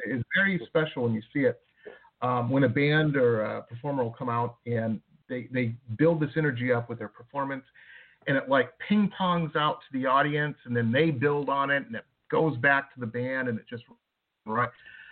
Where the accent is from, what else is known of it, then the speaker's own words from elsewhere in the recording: Detroit, Michigan, United States; I grew up in Detroit. So, of course, Motown and soul music and things like that just brings back a lot of good memories growing up